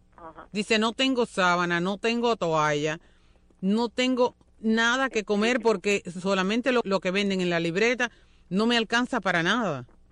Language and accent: Spanish; Cuba; tenemos nosotros como cubanos.